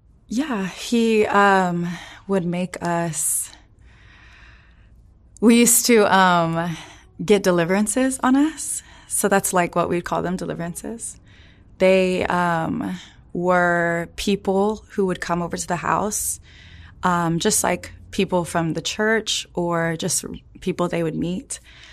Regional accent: Dallas, Texas, United States; also born or lived in Arlington; From Dallas, technically Arlington, Texas, but grew up in Dallas.

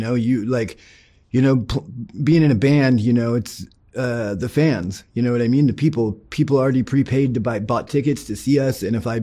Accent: Oregon, United States; moved away; also born or lived in Cleveland, United States; I was born and raised over in Oregon, yeah, but I've lived all over the place. I moved to Cleveland, Ohio in like 2009 because I joined a band over there.

